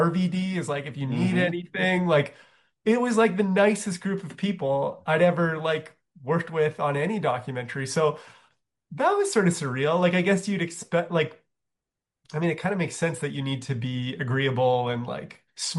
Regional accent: Calgary, Alberta, Canada; I grew up in Calgary, Alberta

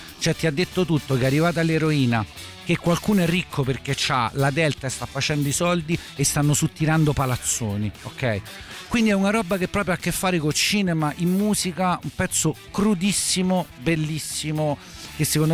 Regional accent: Rome, Lazio, Italy; Lo dico da romano

